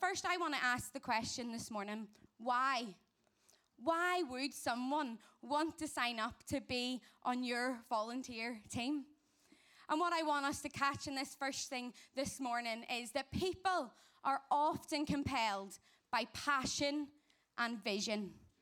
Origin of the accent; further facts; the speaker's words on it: Ireland; Lovely to see you. You'll know by my accent. I'm with the crew from Ireland this week.